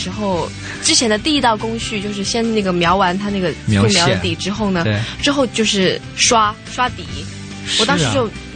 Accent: Hunan, China; 田园香是说我的家乡湖南

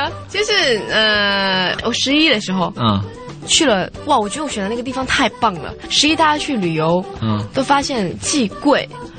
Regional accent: Hunan, China; 田园香是说我的家乡湖南

